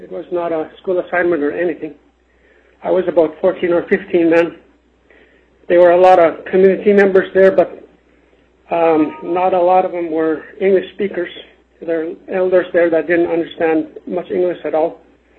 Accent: Hooper Bay, Alaska, United States; now in Bethel, United States; I am Yupik Eskimo from Hooper Bay, where I was born and grew up.

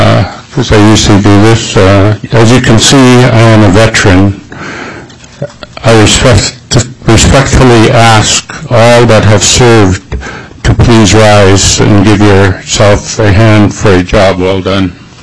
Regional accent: Yakutat, Alaska, United States; I was born and raised in Yakutat

